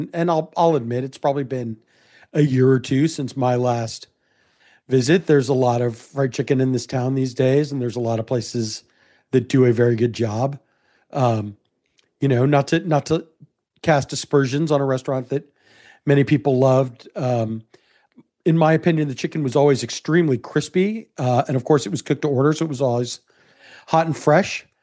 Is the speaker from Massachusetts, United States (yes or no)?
no; Sugar Land, Texas, United States; like I wasn't aware growing up in Sugar Land, it was not a restaurant that was ever on my radar.